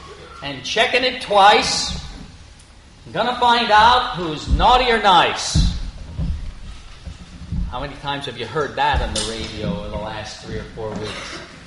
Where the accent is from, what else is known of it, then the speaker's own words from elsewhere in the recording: Emmaus, Pennsylvania, United States; I just remember growing up in Emmaus, growing up in St. Anne's Catholic Church and going to midnight mass.